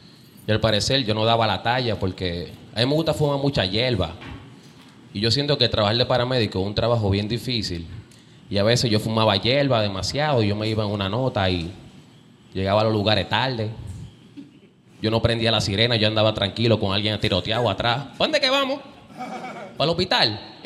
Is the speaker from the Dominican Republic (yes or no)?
yes; Dominican Republic; now in Puerto Rico; Soy dominicano, gracias a Dios. No vivo en Barrio Obrero. Vivo en Puerto Nuevo